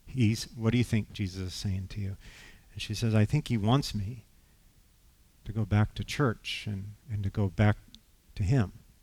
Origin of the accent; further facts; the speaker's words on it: San Jose, California, United States; And we grew up in San Jose, which is in the Bay Area, so I have to give you a picture. It's a valley.